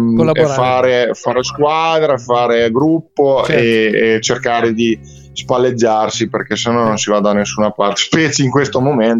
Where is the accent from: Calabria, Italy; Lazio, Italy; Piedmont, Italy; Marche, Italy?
Marche, Italy; Fano; Allora, Fano, provincia di Pesaro.